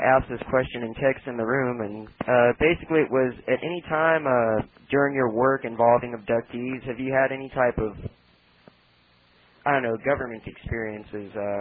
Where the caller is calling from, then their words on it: Texas, United States; from Texas